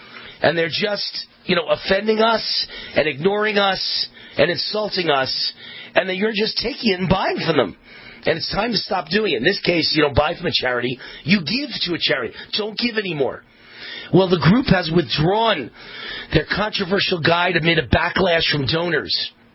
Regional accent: United States; I'm American made and proud of it.

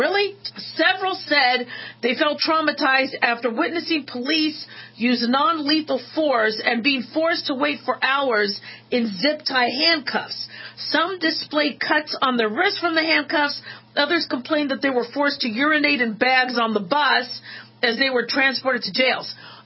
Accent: Nevada, United States; Even I'm from Southern Nevada. It's even getting nippy here.

